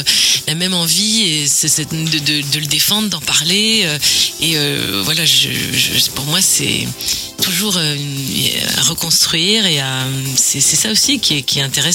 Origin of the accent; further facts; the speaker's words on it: Saint-Renan, Brittany, France; born there; also born or lived in Auvergne; Non, moi, je suis né à Saint-Renan, moi.